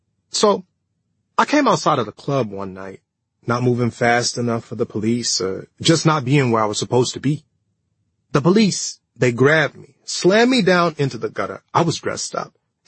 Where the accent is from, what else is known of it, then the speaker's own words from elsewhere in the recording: Newark, New Jersey, United States; Growing up in Newark gave me those layers.